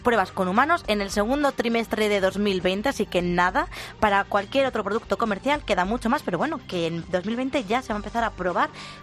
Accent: Castile and León, Spain; Esther Vara está en Zamora, otra de Castilla y León, como yo.

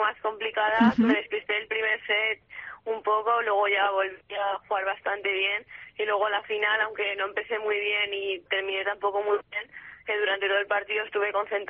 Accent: Caspe, Aragon, Spain; Sí, yo soy de Caspe.

